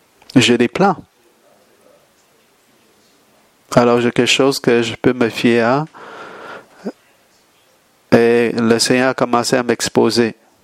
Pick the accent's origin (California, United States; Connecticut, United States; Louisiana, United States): California, United States; San Diego; French is a second language; Je viens de San Diego. J'ai des shorts. Ici, c'est peut-être un peu plus froid.